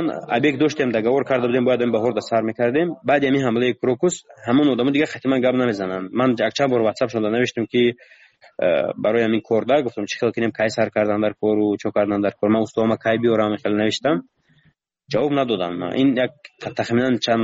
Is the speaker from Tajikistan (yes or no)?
yes; Tajikistan; من گفتم من تاجیکم گفتم از تاجیکستان